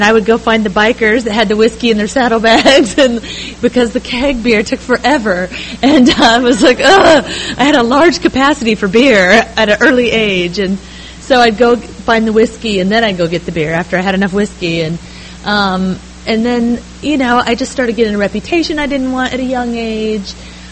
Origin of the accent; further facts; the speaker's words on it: Iowa, United States; and then they were from North Carolina, and I was raised in Iowa, so I didn't know any of these people.